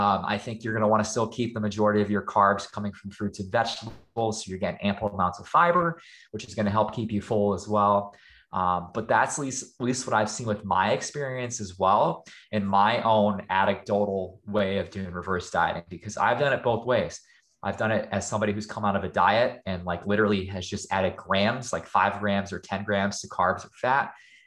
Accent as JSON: {"language": "English", "town": "Scranton", "region": "Pennsylvania", "country": "United States", "tie": "born or raised there", "said": "And I grew up in Scranton, Pennsylvania, where we don't really have a whole lot. You know, people like love it for the office. There's like a bar in every corner."}